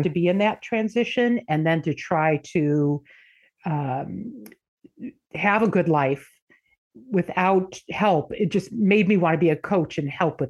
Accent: Michigan, United States; moved away; I am originally from Michigan. Moved out here in the 90s

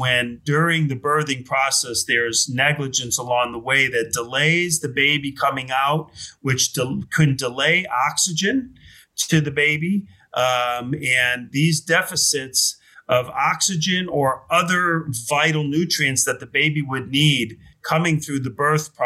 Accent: Chicago, Illinois, United States; also born or lived in New York; I grew up in Chicago, went to school in Chicago, went to college on the East Coast in New York, came back to Chicago for law school, and I've been a practicing attorney for 27 years in the Chicagoland area.

